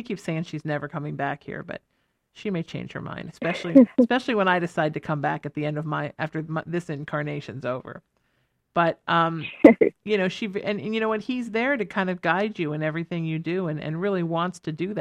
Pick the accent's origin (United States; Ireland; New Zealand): Ireland; That's just me. I'm Irish. I cry every day.